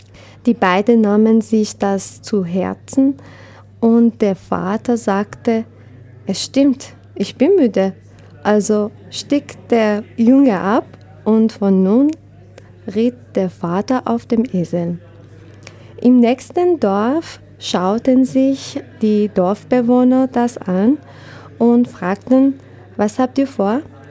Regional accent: Tehran, Tehran Province, Iran; German is a second language; moved away; ich komme aus Iran, Teheran.

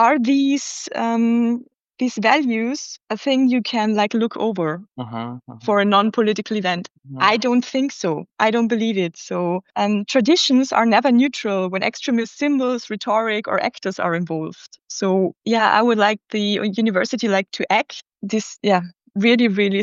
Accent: Carinthia, Austria; I come from Carinthia, where I lived in the countryside, where everything is like conservative.

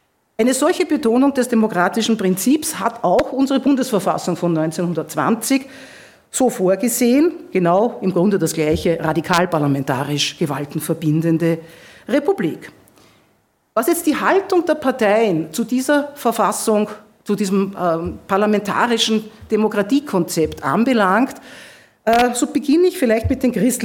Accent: Vienna, Austria; Ich freue mich, dass ich hier als Wiener Rechtshistorikerin zu Ihnen, Historikerinnen, Zeithistorikern in Innsbruck, sprechen darf.

